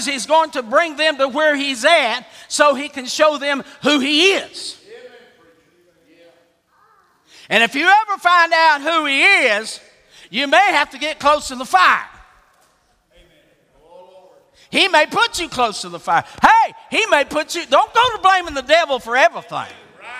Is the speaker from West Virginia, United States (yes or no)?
yes; West Virginia, United States; now in Alabama, United States; I was born and raised in West Virginia, got saved in Ohio, left Ohio, went to Bible college in Greenville, South Carolina, left that and pastored in North Carolina, and now I'm way down there in Alabama.